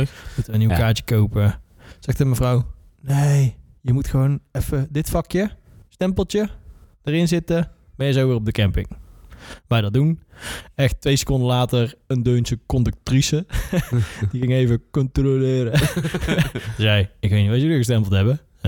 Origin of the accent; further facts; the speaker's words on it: Netherlands; Want wij zijn Nederlanders en wij denken... in Nederland heb je om de 10 kilometer een tankstation.